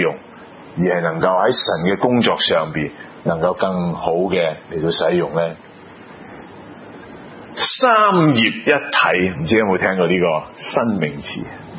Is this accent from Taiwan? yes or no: no; China; 不过我们中国人就说哦，给仔女啦，给儿孙啦